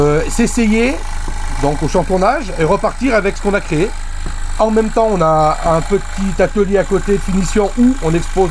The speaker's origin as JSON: {"language": "French", "country": "France", "said": "mais nous on est français, donc on dit MAD."}